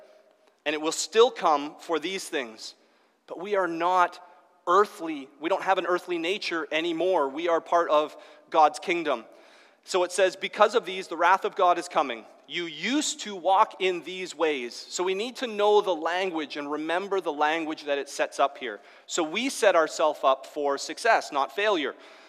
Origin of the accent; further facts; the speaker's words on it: Newmarket, Ontario, Canada; I grew up in Newmarket.